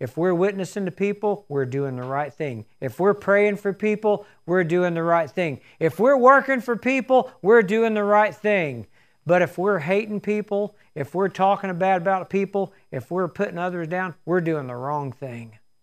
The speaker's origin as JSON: {"language": "English", "region": "Arkansas", "country": "United States", "said": "I'm a country boy. I'm from Arkansas."}